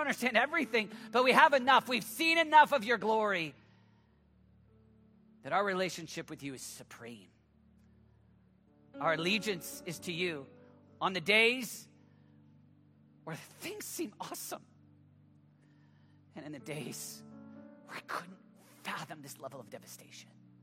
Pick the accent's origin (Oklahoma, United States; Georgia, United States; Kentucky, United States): Oklahoma, United States; Sorry, use the word ain't. I'm from Oklahoma. Sometimes some of that language comes out.